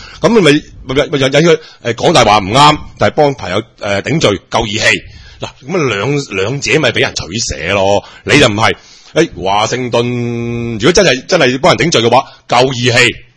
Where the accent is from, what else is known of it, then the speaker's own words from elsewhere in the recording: Hong Kong; 即係如果你想我哋香港人将来唔系贪官